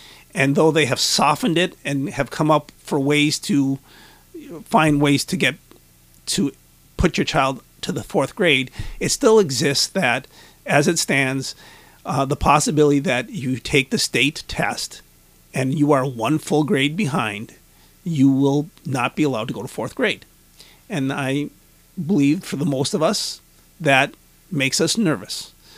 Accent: Chassel, Michigan, United States; And, you know, I came from Chassel, and every year the school foundation, people who have donated money, give back every year

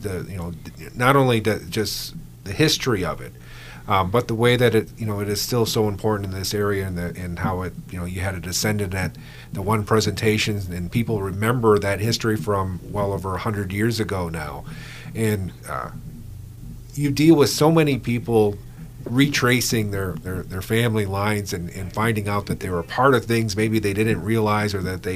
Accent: Detroit, Michigan, United States; also born or lived in Connecticut; I myself was raised in the Detroit area. I was born actually in Connecticut because my father was a Navy man.

